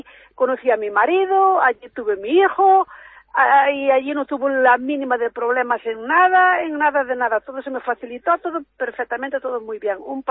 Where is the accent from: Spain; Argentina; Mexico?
Spain; Ourense, Galicia; moved away; also born or lived in Germany; yo soy de Orense, cogí el tren en Orense y ya a Alemania.